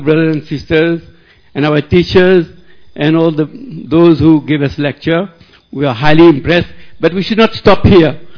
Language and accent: English; Mauritius; from Mauritius.